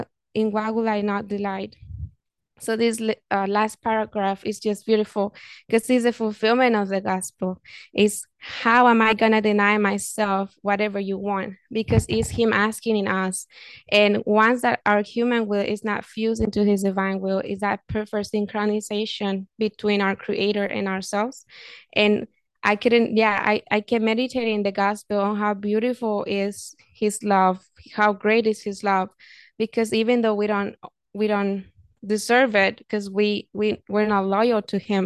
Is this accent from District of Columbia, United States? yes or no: no; Minnesota, United States; at my hometown church in Minnesota.